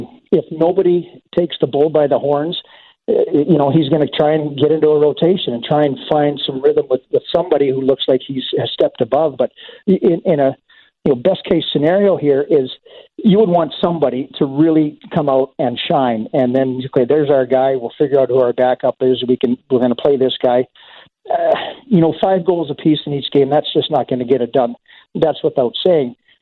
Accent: Edmonton, Alberta, Canada; I'm from Western Canada, from Edmonton.

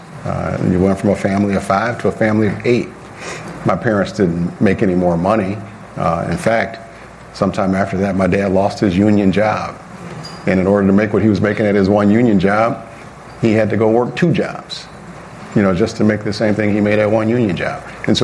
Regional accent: Maywood, Illinois, United States; also born or lived in Bellwood; I mean, I grew up in Maywood and Bellwood, and, you know, I've lost friends, I've lost family members to violence.

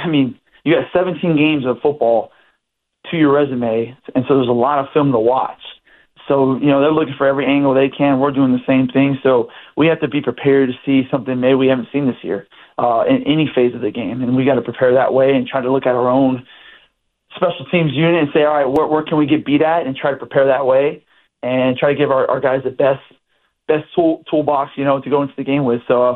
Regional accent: Texas, United States; now in Boston, United States; And I'm from Texas. I've been a lot of places.

